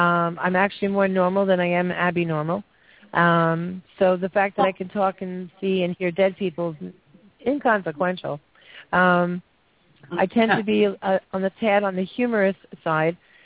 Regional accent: Long Island, New York, United States; I was living in Allentown, Pennsylvania, I'm originally from Long Island, if you can't tell.

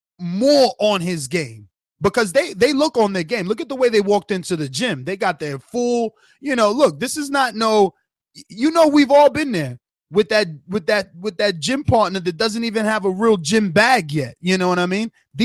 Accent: East Coast, United States; I'm from the East Coast, so don't, you know, maybe filter it through Jose

